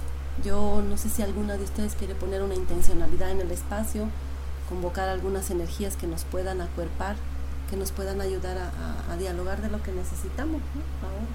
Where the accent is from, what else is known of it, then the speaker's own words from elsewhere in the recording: Bolivia; vengo de Bolivia, de lo que en nuestra memoria también está el Collasuyo, marca, el territorio del Collasuyo, de los cuatro suyos